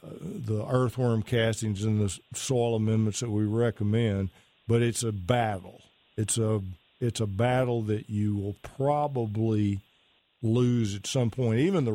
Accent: Pittsburg, Texas, United States; I'm from Pittsburgh, Texas, you know, the sandy acid soils over there, same as Sulphur Springs has.

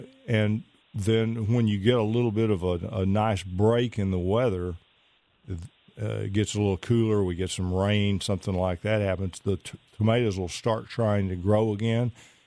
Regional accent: Pittsburgh, Texas, United States; I used to spend a fair amount of time in Mount Pleasant, about 10 miles from my hometown of Pittsburgh, Texas.

